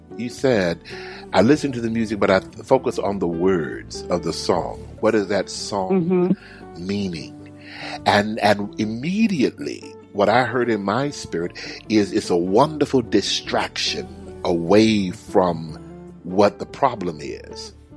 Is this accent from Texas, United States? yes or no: yes; Houston, Texas, United States; Let me go back to my hometown of Houston, Texas